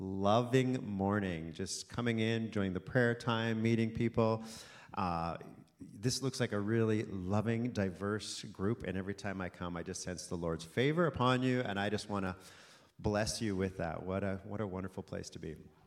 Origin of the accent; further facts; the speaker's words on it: Manitoba, Canada; He often is in Winnipeg, where I live. I'm from Manitoba.